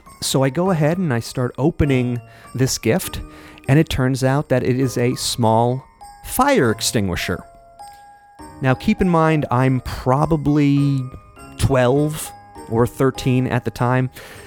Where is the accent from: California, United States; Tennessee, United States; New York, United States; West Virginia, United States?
New York, United States; What you may not know about me is that while I grew up Jewish on Long Island, my father's side of the family was of various Christian denominations